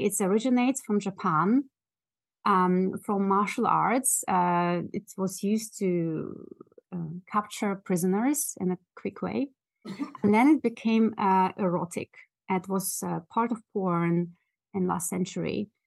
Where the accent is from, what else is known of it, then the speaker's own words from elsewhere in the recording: Germany; moved away as an adult; also born or lived in Russia; now in United Kingdom; I'm not British. I was born in Russia. And then my parents moved with me as a small child to Germany, where I grew up, went to uni, to school, etc. And after university, I made the big jump and came to the UK.